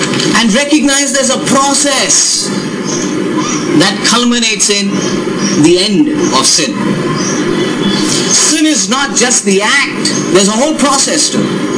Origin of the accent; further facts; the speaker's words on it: India; But I'm an Indian